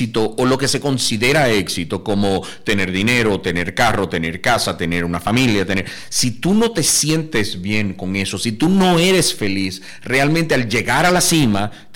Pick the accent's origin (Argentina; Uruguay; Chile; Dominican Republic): Dominican Republic; moved away; la verdad es que yo me salí de República Dominicana hace 15 años